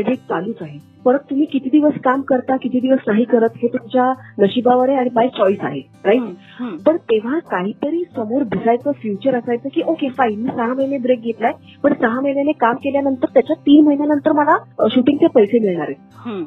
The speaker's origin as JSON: {"language": "Marathi", "town": "Satara", "region": "Maharashtra", "country": "India", "lives_now": "Mumbai, India", "said": "तर मी म्हटलं की बेस्ट प्लेस इज माय गाव. तो मी गावाला गेले, माझ्या साताऱ्याचं थोडं म्हणून माझं गाव आहे, तिकडे गेले."}